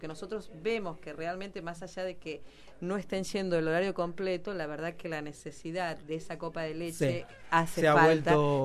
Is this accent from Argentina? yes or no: yes; Allen, Río Negro, Argentina; somos de la zona del Valle, yo puntualmente soy de Allen